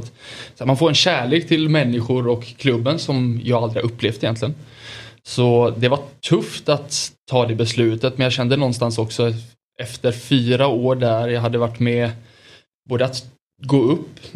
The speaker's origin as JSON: {"language": "Swedish", "town": "Oskarshamn", "region": "Kalmar County", "country": "Sweden", "tie": "born or raised there", "said": "Ja, där är jag uppväxt."}